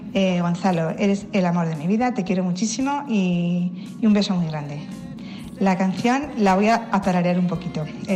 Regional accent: Móstoles, Community of Madrid, Spain; de Móstoles

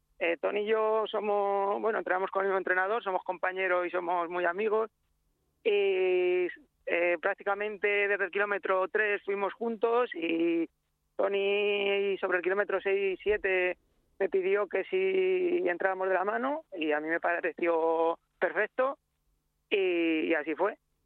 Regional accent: Ciudad Real, Castilla-La Mancha, Spain; yo quería correr en casa porque yo soy de Ciudad Real

